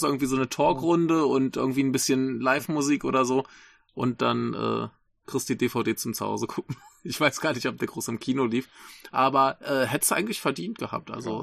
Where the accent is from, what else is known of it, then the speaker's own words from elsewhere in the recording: Braunschweig, Lower Saxony, Germany; ich komme ja eigentlich so aus der Gegend Braunschweig.